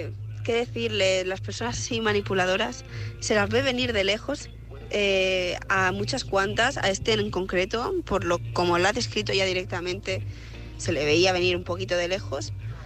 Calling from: Mataró, Catalonia, Spain; Soy corresponsal de Mataró, Barcelona.

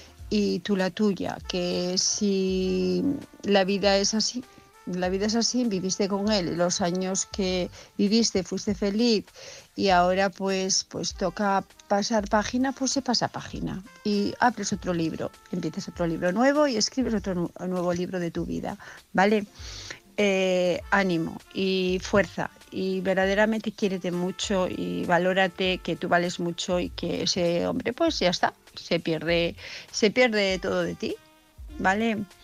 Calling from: Asturias, Spain; de Asturias

